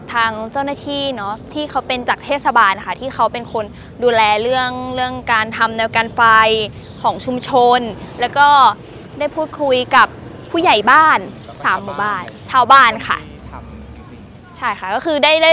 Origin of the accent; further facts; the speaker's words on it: Thailand; ตอนนี้กำลังศึกษาอยู่คณะการสื่อสารมวลชนชั้นปีที่3มาจากจังหวัดนครปฐมค่ะ